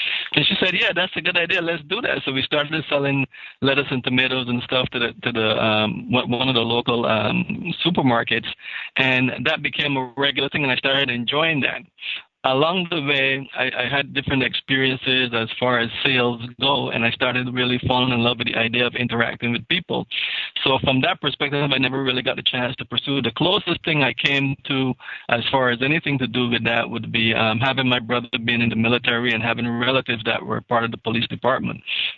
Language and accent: English; Barbados; Growing up in Barbados, the one unique thing about the education is that they're constantly mixing the concepts you learn in school with real-time activity.